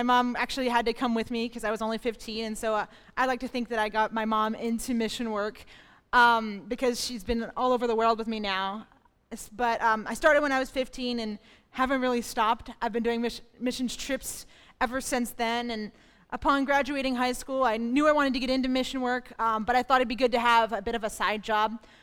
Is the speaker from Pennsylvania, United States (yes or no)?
yes; Springfield, Pennsylvania, United States; I am from Springfield, Pennsylvania, which is pretty much Erie.